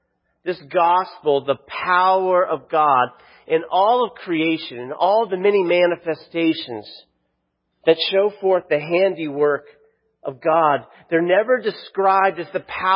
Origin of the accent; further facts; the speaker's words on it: Florida, United States; And I'm from Florida and the sun was really bright.